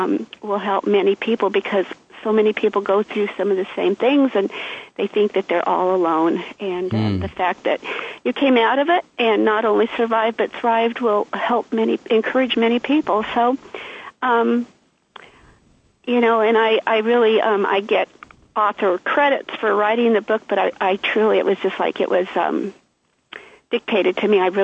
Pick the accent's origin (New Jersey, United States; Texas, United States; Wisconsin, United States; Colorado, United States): Colorado, United States; Rocky Ford; I was born and raised in Rocky Ford, Colorado. I've lived in Colorado all my life, except for the last about 6 months.